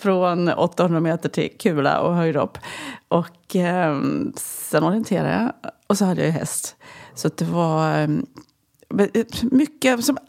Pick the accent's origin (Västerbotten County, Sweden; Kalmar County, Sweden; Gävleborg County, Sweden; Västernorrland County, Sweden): Västernorrland County, Sweden; Ullånger; Jag växte upp i Ullånger i Höga kusten, Ångermanland, mellan Övik och Härnösand längs kusten där på en gammal släktgård.